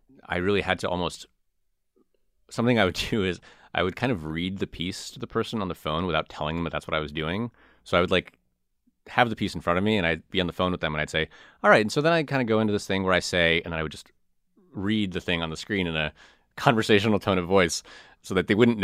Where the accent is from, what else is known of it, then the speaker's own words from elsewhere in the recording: Chicago, Illinois, United States; I was outside of Milwaukee, and I grew up outside of Chicago.